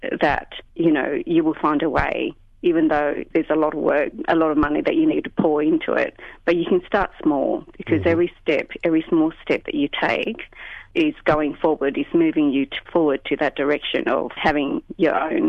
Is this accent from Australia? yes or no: yes; Sydney, New South Wales, Australia; I'm from Sydney.